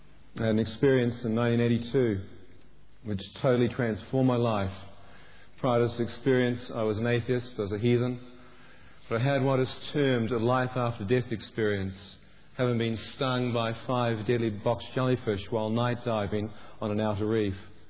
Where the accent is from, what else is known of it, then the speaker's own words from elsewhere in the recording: New Zealand; I was raised in New Zealand, brought up in a very beautiful nation, great rugby team.